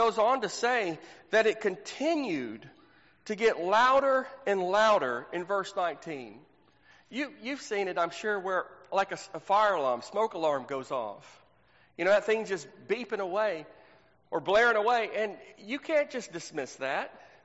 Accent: Texas, United States; You know, I grew up in Texas.

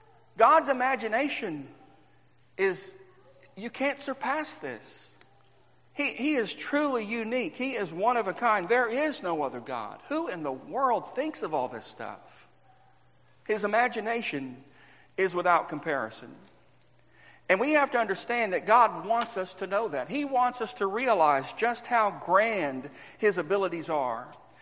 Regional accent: Texas, United States; I grew up in Texas, and in 1981, in Baytown, Texas, there was this humongous mall, San Jacinto Mall

